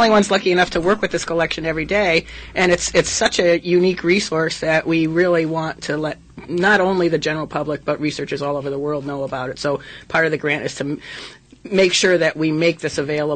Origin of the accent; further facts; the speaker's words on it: Bristol, Connecticut, United States; I actually didn't want to go back to my hometown in Connecticut for the summer and work in the gun factory again.